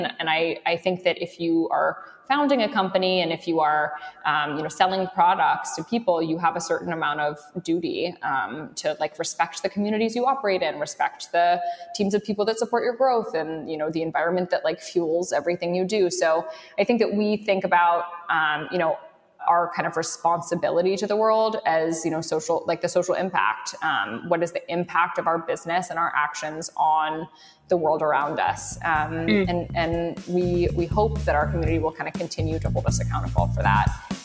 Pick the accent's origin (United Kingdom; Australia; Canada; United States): United Kingdom; London; I grew up in London and I worked at the Abercrombie and Fitch on Savile Row in London, the first Abercrombie in the UK.